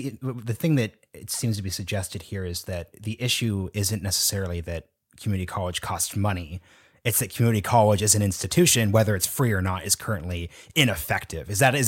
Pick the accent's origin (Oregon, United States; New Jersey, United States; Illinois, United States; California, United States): Oregon, United States; So like, I'm from Oregon, Oregon State University, that's a land grant university